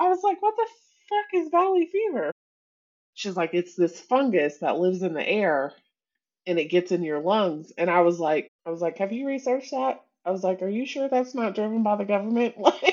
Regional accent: Texas, United States; I was like, they don't teach how to drive in the snow in Texas. Like, sorry, I'm from the South. We don't know anything about this.

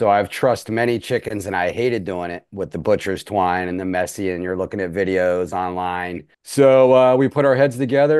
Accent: Canton, Ohio, United States; I'm born and raised in Canton, Ohio

